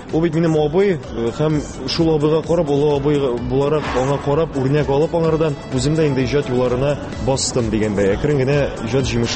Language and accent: Tatar; Almetyevsk, Tatarstan, Russia; Беренчедән, үземнең туган ягымда Әлмәт шәһәрендә мин алып баручы буларак та мине беләләр.